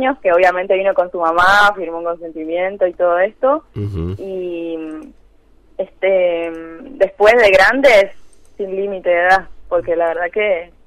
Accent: Argentina; Viste cómo somos en Argentina.

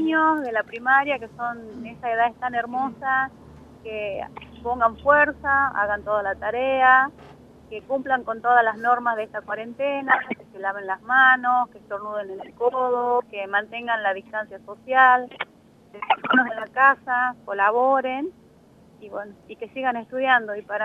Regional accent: Concepción, Biobío, Chile; yo soy del sur, yo soy de Concepción, para el otro lado.

